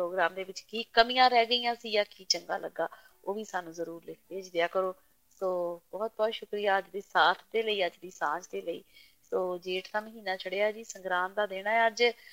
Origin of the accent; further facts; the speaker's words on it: Punjab, India; now in Australia; ਇਹ ਸਭ ਕੁਝ ਮੈਂ ਆਸਟ੍ਰੇਲੀਆ ਬੈਠੀ ਬਸ ਚੰਦ ਤਾਰਿਆਂ ਨੂੰ ਪੁੱਛ ਲੈਂਦੀ ਹਾਂ, ਕਿਉਂਕਿ ਜੀ ਇਹ ਨੀ ਬਦਲੇ ਜਿਵੇਂ ਬਚਪਨ ਚ ਦੇਖਦੀ ਸੀ, ਜਿਉਂ ਦੇ ਤਿਉਂ ਚਮਕਦੇ ਨੇ ਤੇ ਮੈਨੂੰ ਤਰਵਾਸ ਦੇ ਛੱਡਦੇ ਨੇ। ਨਹੀਂ ਤਾਂ ਮੇਰੇ ਵਰਗੇ ਪੰਜਾਬ ਤੋਂ ਆਏ ਕਈ ਕਹਿੰਦੇ ਨੇ